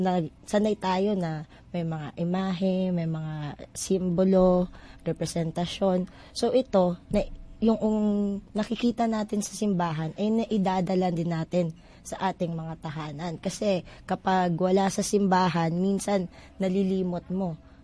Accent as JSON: {"language": "Tagalog", "town": "Iloilo", "region": "Western Visayas", "country": "Philippines", "tie": "born or raised there", "said": "Kunyari po, ako, tubong Iloilo po ako."}